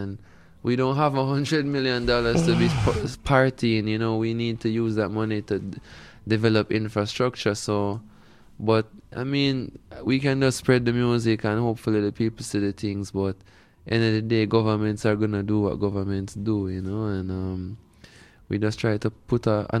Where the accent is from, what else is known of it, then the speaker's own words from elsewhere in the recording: Jamaica; accent: Jamaican; Once I open my mouth with my Jamaican accent, it's going to be, Yeah, man.